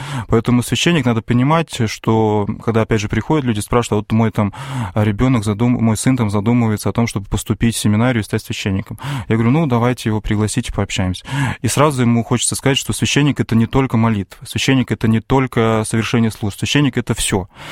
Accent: Kemerovo Oblast, Russia; Нет, это в Сибири, это мы сами все из Сибири, это из Кемеровской области.

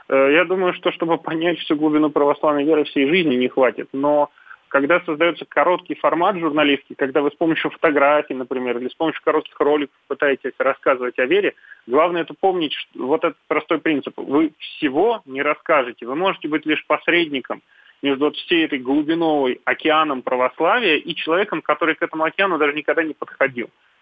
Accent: Moscow, Russia; я, как коренной москвич и как руководитель диджитал-направления

